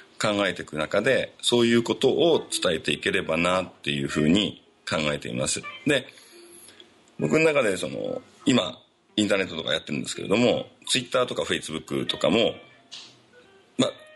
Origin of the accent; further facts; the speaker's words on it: Mikuni, Fukui, Japan; この三国町であったりとか安島で生まれ育ってきたっていうことで